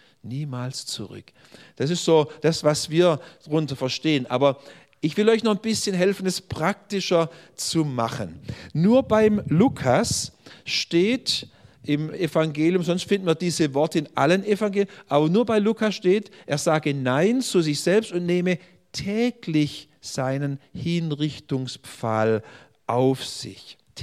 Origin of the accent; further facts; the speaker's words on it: Pforzheim, Baden-Württemberg, Germany; In Pforzheim, wo ich herkomme, wo ich 30 Jahre Pastor war